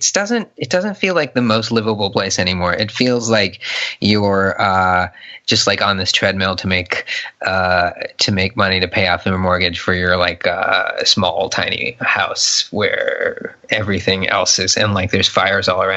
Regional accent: California, United States; L.A., I grew up in Southern California.

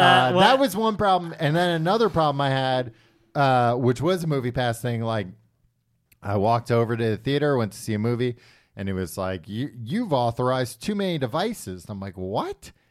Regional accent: United States; I'm like, no, I'm an American.

